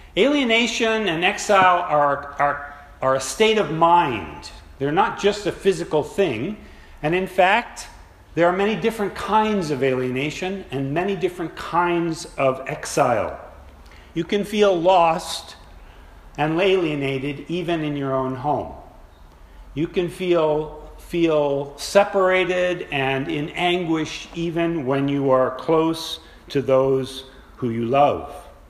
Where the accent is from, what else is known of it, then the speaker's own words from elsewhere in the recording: Berkeley, California, United States; now in Indonesia; The easiest answer is I'm from Berkeley, California, so not far away. I lived there for the longest I've ever lived in the United States, but for the last 27 years, I've been living in Indonesia.